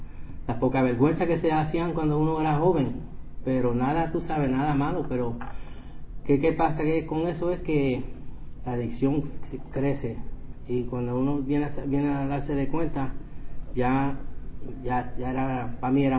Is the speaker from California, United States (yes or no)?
no; New York, United States; Especialmente yo me crié en Nueva York.